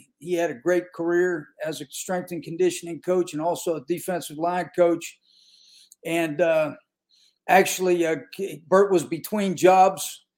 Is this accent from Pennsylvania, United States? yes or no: yes; Pennsylvania, United States; me growing up in Western Pennsylvania, of course, this is special for me to, in that respect, to talk to you, because I've been in North Carolina for about, 30 some years now